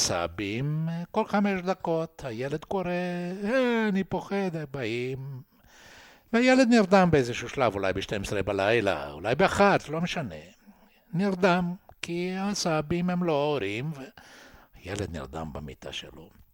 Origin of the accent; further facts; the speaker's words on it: São Paulo, Brazil; שנסענו סטריט קאר חשמלית בסן פאולו, אני גדלתי בסן פאולו